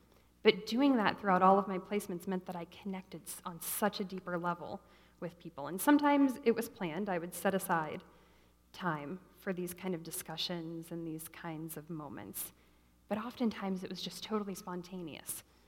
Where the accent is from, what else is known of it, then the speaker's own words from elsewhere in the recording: Midwest, United States; I'm from the Midwest. People here are very friendly.